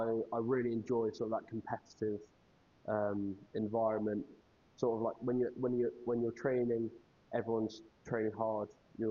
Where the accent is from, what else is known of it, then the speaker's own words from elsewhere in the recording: Salisbury, South West England, United Kingdom; So I originally grew up around the Visors, I don't know, near Salisbury. I was born in Salisbury, playing football for my local club.